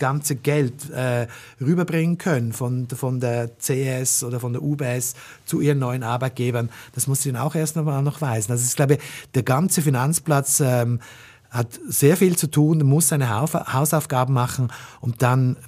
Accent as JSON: {"language": "German", "country": "Austria", "tie": "born there", "said": "Ich bin geborener Österreicher"}